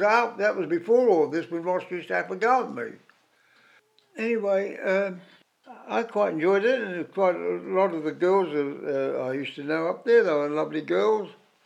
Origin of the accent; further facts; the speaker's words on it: Australia; I'm not Chinese. I'm Australian, born dead, born McGill.